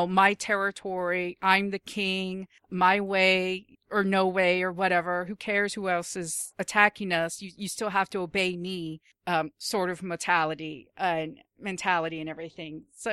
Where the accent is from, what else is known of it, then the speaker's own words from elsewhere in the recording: United States; I'm American. I don't know, like, I was born and raised in America.